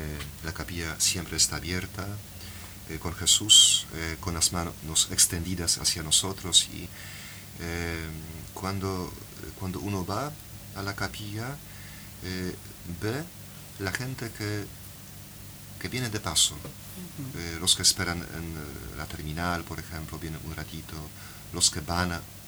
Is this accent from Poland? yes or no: yes; Poland; Spanish is a second language; now in Argentina; A los polacos también gusta mucho fútbol, pero sí, no tenemos éxitos como Argentina. Y no hablamos tanto de fútbol como acá.